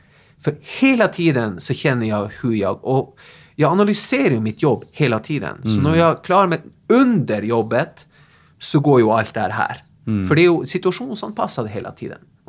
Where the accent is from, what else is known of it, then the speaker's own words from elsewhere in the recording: Tromsø, Troms, Norway; moved away as an adult; now in Sweden; Kommer ihåg när jag stod på mitt gym hemma i Tromsö och liksom bara drömde mig bort.